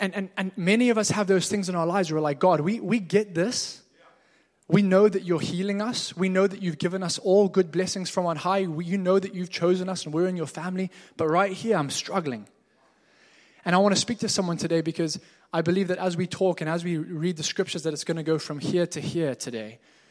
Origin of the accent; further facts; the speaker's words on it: Zimbabwe; growing up in Zimbabwe, we would save and I was trying to be the diligent guy. I'm the firstborn out of five.